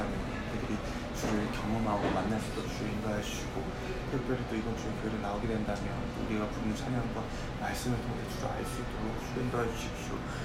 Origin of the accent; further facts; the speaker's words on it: Daejeon, South Korea; 저희 집은 대전인데